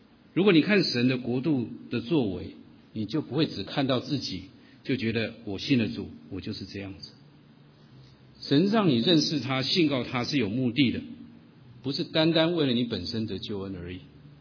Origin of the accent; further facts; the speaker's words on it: Taiwan; now in North America; 我自己是从台湾来的，从台湾从香港来的传道人，即使今天在北美也会是暂时的，也会是过客